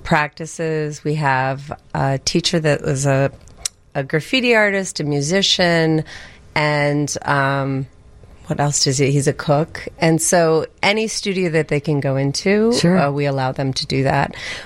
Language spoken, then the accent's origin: English; New York City, New York, United States; now in Chicago, United States; I came from New York City in the early 90s, moved here, and it was very obvious, and still is, how segregated our city is.